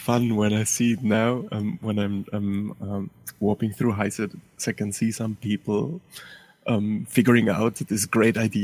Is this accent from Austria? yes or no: yes; Austria; I'm from Austria.